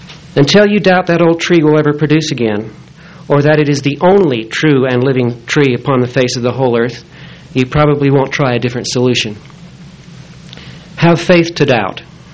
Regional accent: Utah, United States; And growing up in Utah, my friends and acquaintances were also Mormon.

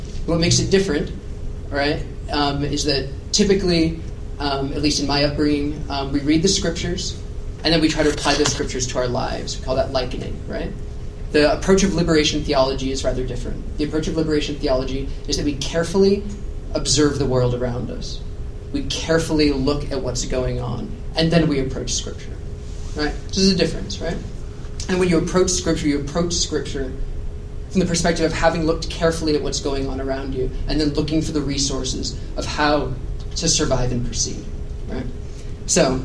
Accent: Nashville, Tennessee, United States; I'm from Nashville, Tennessee.

